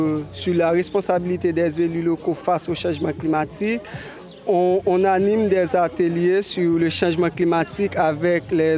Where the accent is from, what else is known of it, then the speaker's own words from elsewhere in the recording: Haiti; je suis venu ici du 18 juin au 2 juillet pour participer au Tour Alternativa et je suis venu d'Haïti.